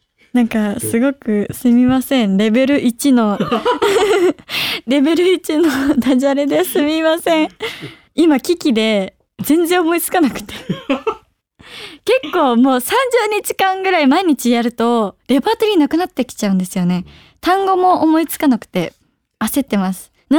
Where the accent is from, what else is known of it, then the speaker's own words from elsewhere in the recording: Aichi, Japan; あの地元が愛知なので、その愛知のお仕事をさせていただくのが夢だったりして